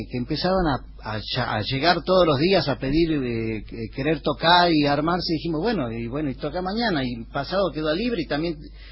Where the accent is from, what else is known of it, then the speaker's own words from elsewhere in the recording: Catamarca, Argentina; habla de vivencias que tuvo él en esa zona de donde yo soy, porque él hizo la secundaria en un pueblo que se llama Las Pirquitas, que pertenece al mismo departamento nuestro